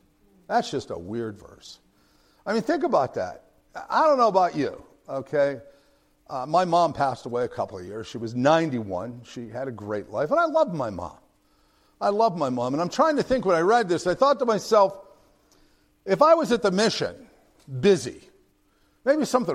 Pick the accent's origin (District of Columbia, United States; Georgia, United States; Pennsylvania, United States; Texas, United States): Pennsylvania, United States; Pittsburgh; I'm a Yinzer from Pittsburgh, and I got saved and became a missionary.